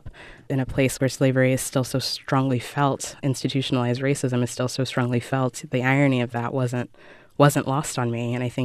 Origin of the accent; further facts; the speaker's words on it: Alabama, United States; I grew up here in Alabama, and the conversation around slavery is much different here than it is in Ghana.